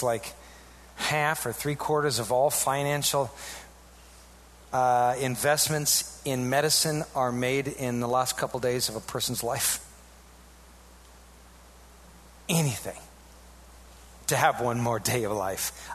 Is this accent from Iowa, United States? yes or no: yes; Iowa, United States; Now, mind you, I grew up in Iowa. There wasn't a lot to do.